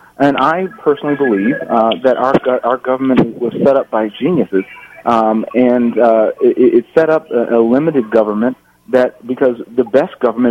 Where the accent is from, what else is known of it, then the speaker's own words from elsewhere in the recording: Michigan, United States; We talk about Wayne County. I was raised in Wayne County. I've created jobs in Wayne County.